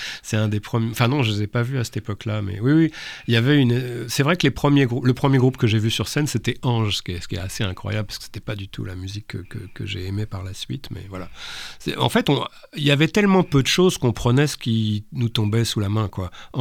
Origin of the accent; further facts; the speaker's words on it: Créteil, Île-de-France, France; je parle de mon enfance à Créteil